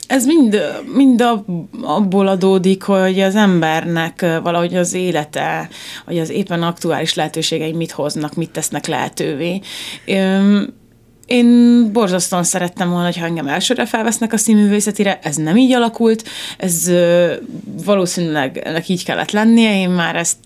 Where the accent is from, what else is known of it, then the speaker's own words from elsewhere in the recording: Ajak, Szabolcs-Szatmár-Bereg, Hungary; also born or lived in Kisvárda; születtem, Ajakon jártam óvodába, meg általános iskolába, közben már zeneiskolába, Kisvárdára, tehát Ajak és Kisvárda nagyon közel van egymáshoz